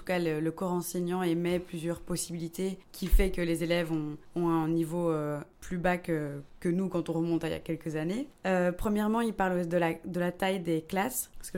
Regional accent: Namur, Wallonia, Belgium; même si ça se prononce avec un V, même si c'est un W. J'ai 26 ans et je viens de Namur

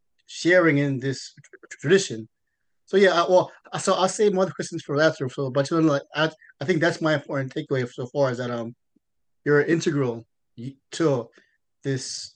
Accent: New York, United States; I'm from New York, so, you know, I'm in the hood watching like Sammo Hung do his great stuff

